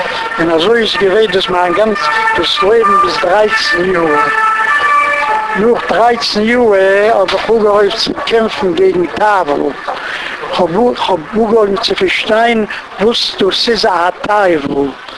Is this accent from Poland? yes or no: yes; Łódź, Łódź Voivodeship, Poland; born there; German is a second language; Ich bin geboren in Lodz 925